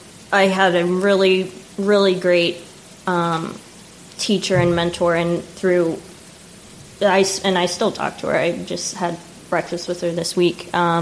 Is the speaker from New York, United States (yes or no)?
no; St. Petersburg, Florida, United States; born there; Yes. I was born in St. Pete. I live in Seminole.